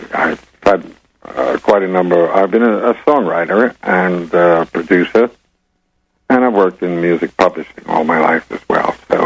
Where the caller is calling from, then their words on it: England, United Kingdom; And I'm calling from England.